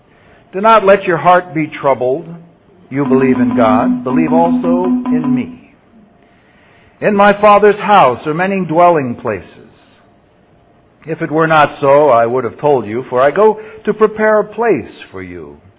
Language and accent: English; Northern Ireland, United Kingdom; In any case, I'm both Irish and Northern Irish, as you can see.